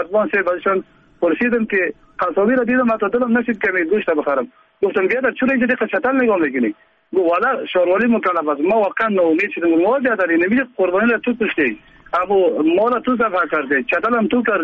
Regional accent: Badakhshan, Afghanistan; ما از بدخشان هستیم.

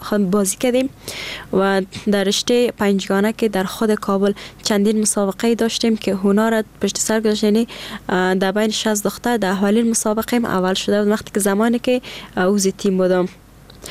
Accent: Afghanistan; یگانه مشکلی که ما افغانا داریم همین شرایط است.

